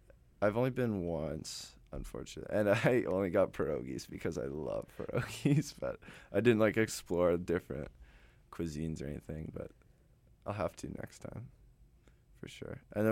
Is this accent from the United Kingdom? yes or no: yes; England, United Kingdom; It's just so, like, as an English guy, like, mm-hmm. It just warms my heart to see that what people are still going and watching that.